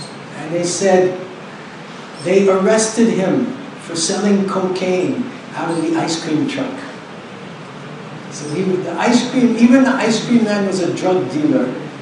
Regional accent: New York City, New York, United States; the place where I grew up in New York City was violent.

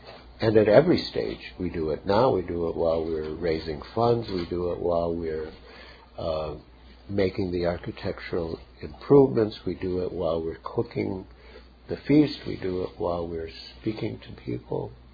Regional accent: Mumbai, Maharashtra, India; one new friend here heard that I was from Bombay, and she's also from Bombay

